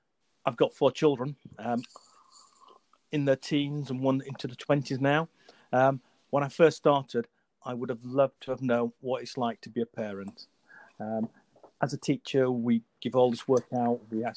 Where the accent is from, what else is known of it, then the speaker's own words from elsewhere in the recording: Yorkshire and the Humber, United Kingdom; moved away as an adult; Number one, I am a northerner. I am from the Federal Republic of Yorkshire. Good old Yorkshire boy. Speaks properly as well.